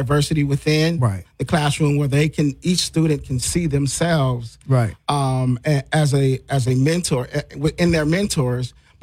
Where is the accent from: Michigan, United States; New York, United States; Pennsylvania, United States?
Michigan, United States; Detroit; I grew up in Detroit, as you know